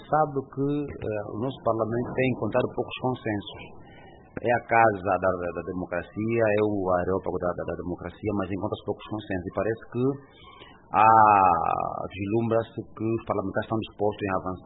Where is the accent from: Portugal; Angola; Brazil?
Angola; nós, os angolanos